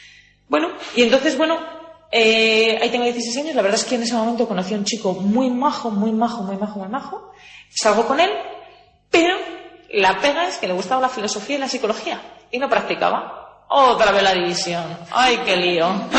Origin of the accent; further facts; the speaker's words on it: Dominican Republic; Soy dominicano, que va.